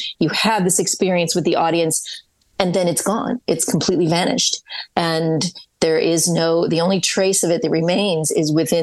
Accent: Kentucky, United States; to a kid growing up in Kentucky, that all seemed like it was happening in some other, you know, world that I would never have any access to.

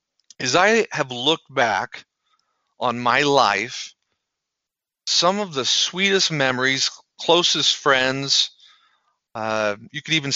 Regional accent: Preston, Idaho, United States; I grew up in Preston, Idaho, and I know what some of you are saying.

